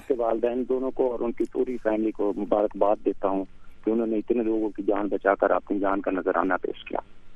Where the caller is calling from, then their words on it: Punjab, Pakistan; میں بالنور پنجاب سے بات کر رہا